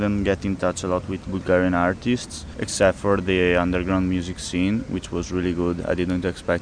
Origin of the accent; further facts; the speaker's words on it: Veneto, Italy; I'm from Italy, precisely close to Venice in the north. I study in Trento